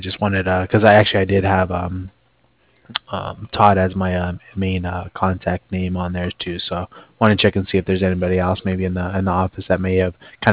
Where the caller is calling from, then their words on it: Cardiff, Wales, United Kingdom; No, I'm actually I'm calling over from Cardiff.